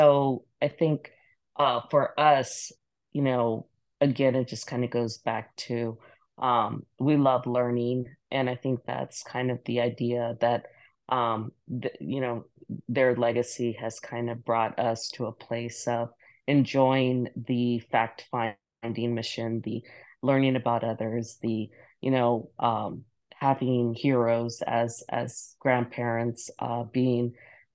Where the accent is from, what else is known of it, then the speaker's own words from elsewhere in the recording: Aguadilla, Puerto Rico; born there; I was born in Puerto Rico. And so folks are like, oh, but that was because My parents were based on in Aguadilla, Puerto Rico, while they were serving.